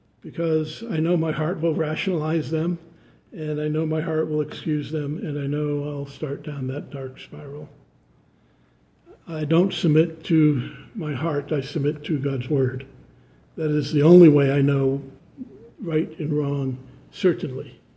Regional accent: New England, United States; I guess because I grew up in New England, and what was his name?

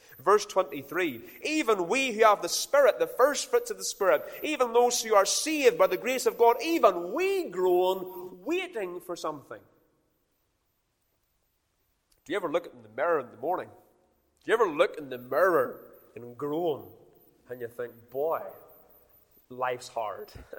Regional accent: Ballymena, Northern Ireland, United Kingdom; I've friends that I grew up with in Ballymena.

